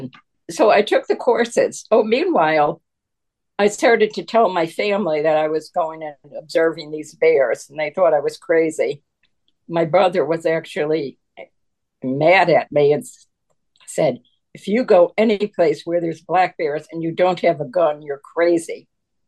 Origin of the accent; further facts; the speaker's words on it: Waterbury, Connecticut, United States; also born or lived in New York City / Philadelphia / Minnesota; now in New Jersey, United States; Well, I grew up in Waterbury, Connecticut. I've also lived in New York City, Philadelphia. Then I moved to Minnesota for 30 years, and now I'm back in New Jersey.